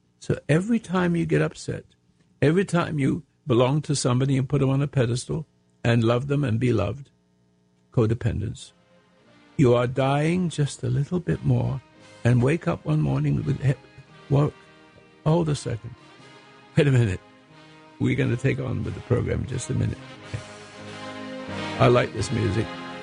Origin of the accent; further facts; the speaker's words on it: United States; Yes, I am an American, but I don't belong to my country.